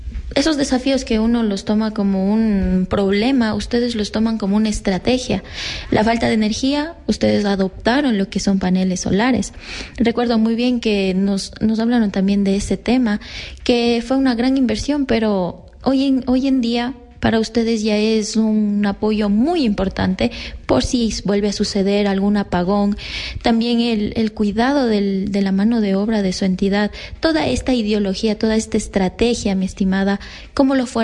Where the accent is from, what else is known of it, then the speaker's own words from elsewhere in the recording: Ecuador; Ese plus que como ecuatorianos debemos de entregar